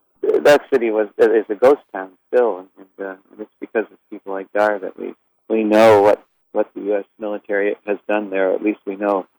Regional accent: Connecticut, United States; Well, it's always significant to be in Connecticut for me because I grew up in Connecticut, so I get to come see lots of friends and family every time I'm there.

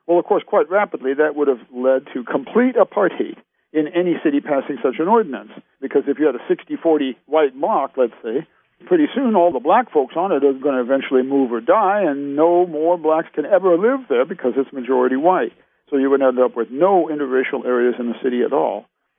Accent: Illinois, United States; I thought I'd have 10 of these towns in Illinois. That's my home state.

